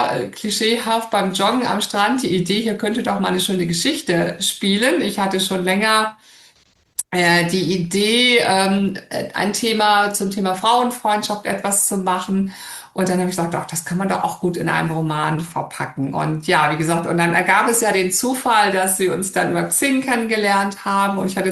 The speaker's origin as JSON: {"language": "German", "region": "Bremen", "country": "Germany", "also_born_or_lived": "Munich", "said": "ich bin Bremerin und habe einige Zeit, habe 10 Jahre in München gelebt"}